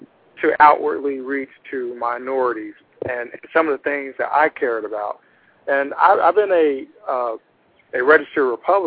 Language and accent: English; Atlanta, Georgia, United States; And we grew up, like I said, in the Atlanta area. I grew up in the Mechanicsville section of Atlanta in a project.